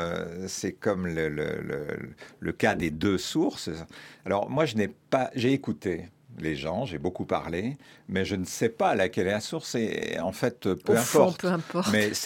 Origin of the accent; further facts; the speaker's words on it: Grand Est, France; born there; parce que je suis né en Champagne, j'y vis